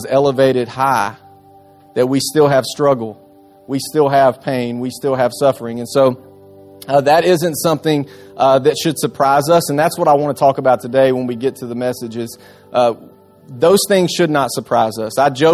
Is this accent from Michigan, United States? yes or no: no; Cornersville, Tennessee, United States; I grew up in Middle Tennessee. Out in what some people would call the middle of nowhere. I call it the middle of somewhere in Cornersville, Tennessee. My dad's a dairy farmer.